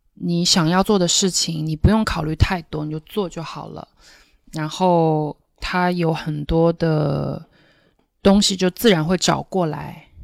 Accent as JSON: {"language": "Chinese", "region": "Shanghai", "country": "China", "tie": "born or raised there", "said": "我本身是土生土长的上海人。"}